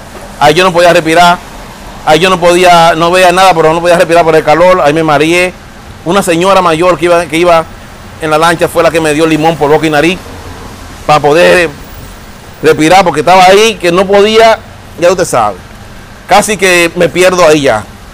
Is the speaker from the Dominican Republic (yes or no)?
yes; Dominican Republic; moved away as an adult; República Dominicana. Que dejas a tu madre allí sufriendo, que dejas a tu padre, a tus hermanos